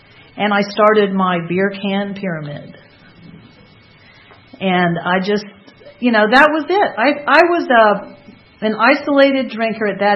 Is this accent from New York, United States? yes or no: no; Fort Knox, Kentucky, United States; born there; I was born in Fort Knox, Kentucky. And we moved around, I guess by the time I graduated from high school, I was adding it up. I changed schools 8 times. In 3 states before I was 17.